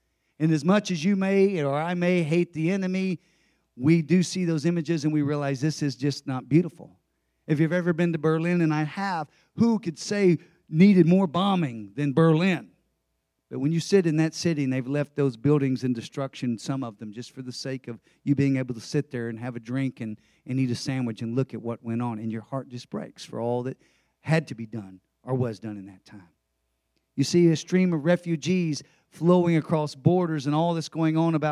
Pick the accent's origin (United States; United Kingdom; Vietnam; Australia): Vietnam; I grew up in the Vietnam War. I never knew anything other than war.